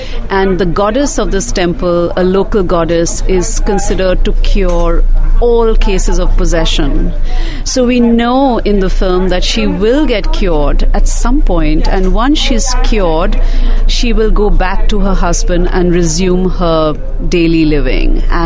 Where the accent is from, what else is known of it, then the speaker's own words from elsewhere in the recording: Delhi, India; When I was growing up in Delhi, or rather I was going to college in Delhi, I saw a case of possession right in my grandfather's house.